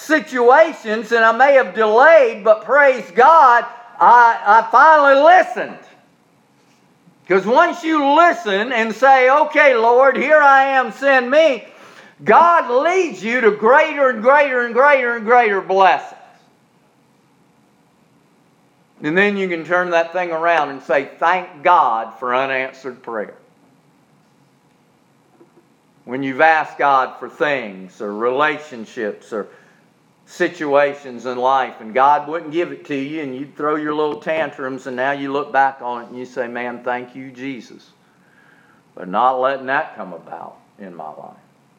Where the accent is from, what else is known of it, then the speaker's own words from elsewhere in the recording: Charleston, United States; Truth might mean I've got to leave my hometown of Charleston and move to Brevard.